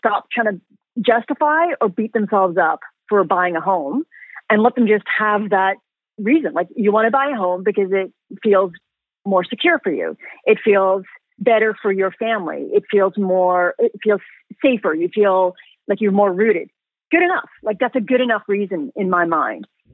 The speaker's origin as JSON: {"language": "English", "region": "England", "country": "United Kingdom", "moved": "yes", "lives_now": "Canada"}